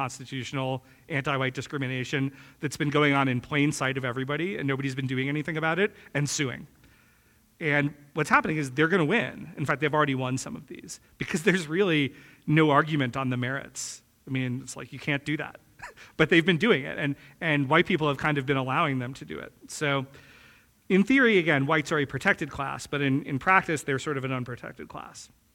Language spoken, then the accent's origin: English; North Carolina, United States; I grew up in North Carolina. Duke Power was my power company growing up.